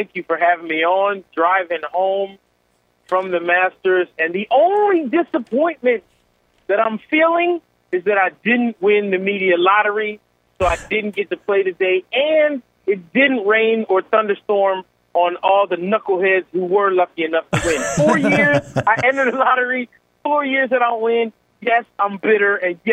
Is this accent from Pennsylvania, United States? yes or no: yes; Lancaster, Pennsylvania, United States; you're talking to a guy who's born and raised in Lancaster, Pennsylvania.